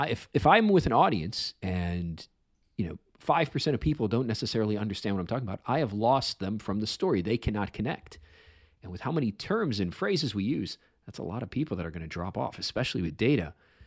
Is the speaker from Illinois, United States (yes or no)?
yes; Illinois, United States; I'll tell you, even though I grew up on the South Side, I do love the Cubs.